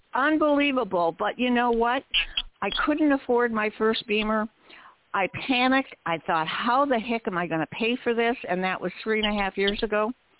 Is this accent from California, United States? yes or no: yes; Paso Robles, California, United States; I'm from Central Coast, beautiful Central Coast, California, Paso Robles.